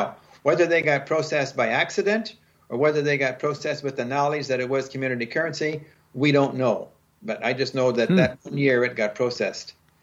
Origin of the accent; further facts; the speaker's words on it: Tamworth, Ontario, Canada; I moved back to my hometown in rural eastern Ontario called Tamworth, Ontario.